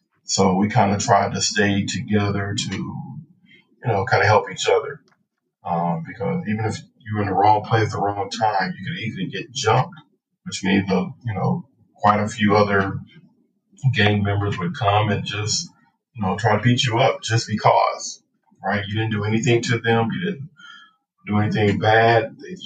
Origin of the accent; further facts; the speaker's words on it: Compton, California, United States; During the time that I was growing up in Compton, we were the fourth most dangerous city in the United States